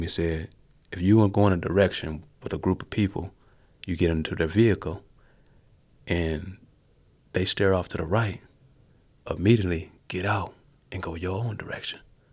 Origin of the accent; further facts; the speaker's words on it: Rock Island, Illinois, United States; I just had the idea came because I come from The Half.